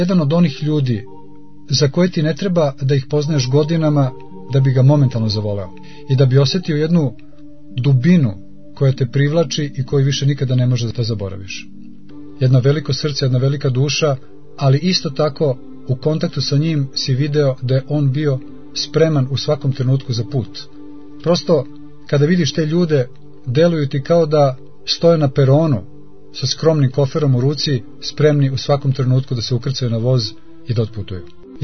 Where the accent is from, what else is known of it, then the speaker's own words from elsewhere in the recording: Belgrade, Serbia; iako smo rodom Beograđani obojica